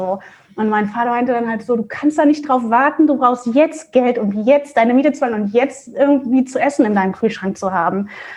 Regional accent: Mönchengladbach, North Rhine-Westphalia, Germany; now in Hamburg, Germany; ich bin halt aus NRW, also aus Mönchengladbach, hier nach Hamburg gezogen und kannte halt hier auch keinen Schwein sozusagen.

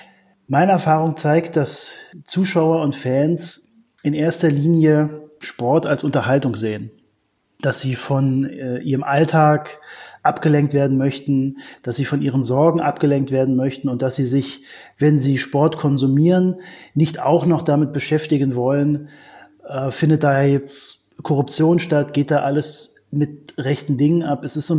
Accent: Berlin, Germany; born there; Ich bin 1976 in Berlin geboren

